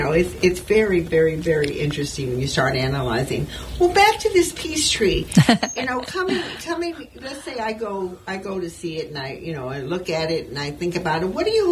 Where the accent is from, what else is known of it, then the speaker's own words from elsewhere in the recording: United States; And we as American people have to look at that.